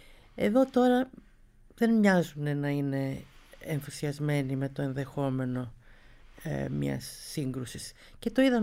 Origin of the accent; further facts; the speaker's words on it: Athens, Attica, Greece; born there; Και έτσι εγώ γεννήθηκα στην Αθήνα, αλλά υπάρχει αυτή η προϊστορία.